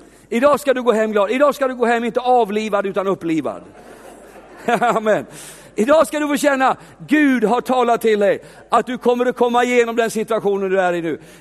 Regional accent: Ostrobothnia, Finland; Jo, men nu förstår vi är från Österbotten.

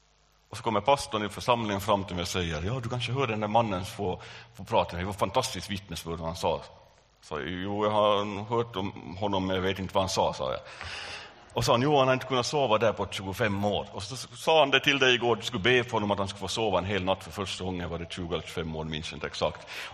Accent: Stockholm, Stockholm County, Sweden; accent: Stockholm; Han talar på en finsk dialekt som jag med min stockholmska gen inte förstod så mycket på.

